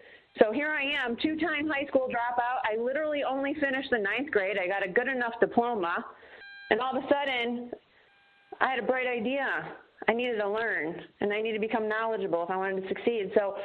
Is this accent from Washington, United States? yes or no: no; Michigan, United States; I'm from Michigan, so I always think back of the days when I could barely drive my car or couldn't go anywhere because we were all snowed in.